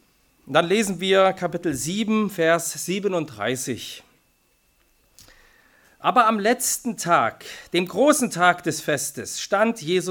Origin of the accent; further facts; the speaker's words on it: Switzerland; Ich bringe euch heute keine Grüße aus Osnabrück mit, denn ich komme aus der Schweiz.